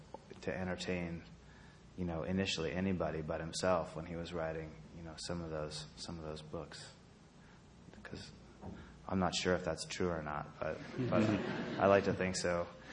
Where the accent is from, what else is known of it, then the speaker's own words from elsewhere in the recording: Idaho, United States; I'm from Idaho, and I have not lived there in several years, but I always thought that Idaho was my you know, if that got swept away, I don't know where I would be from.